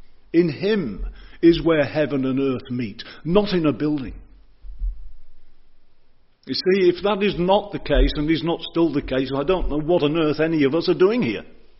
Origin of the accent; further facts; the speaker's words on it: Boston, East Midlands, United Kingdom; The town that I consider my hometown has the biggest parish church in the whole country. And it's ironically called the Stump. It's in Boston, in Lincolnshire.